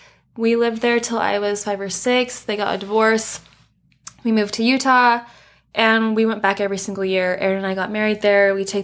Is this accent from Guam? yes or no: yes; Guam; born there; So I was born in Guam. My mom is Chamorro. That's the native, you know, to Guam. And then my dad's full English. So he moved to Guam from England to be a chef at a hotel.